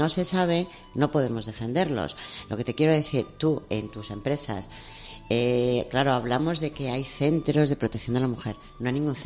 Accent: Castile, Spain; yo vengo de un pueblo de Castilla y las casas eran enormes.

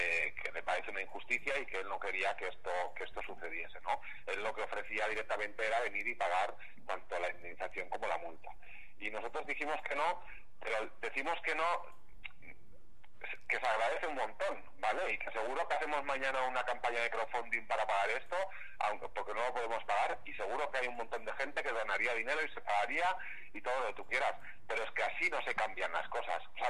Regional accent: Basque Country, Spain; da la casualidad que yo soy vasco y igual soy más cabezón de lo habitual

